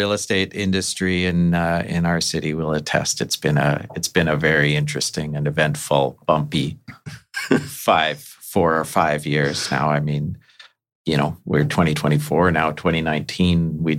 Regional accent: Ladner, British Columbia, Canada; Yeah, so I'm a local fellow. I grew up in Ladner in suburban Vancouver.

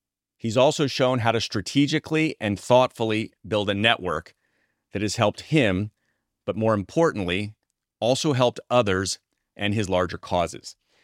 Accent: Philadelphia, Pennsylvania, United States; I am a diehard from Philadelphia, grew up Eagles fan.

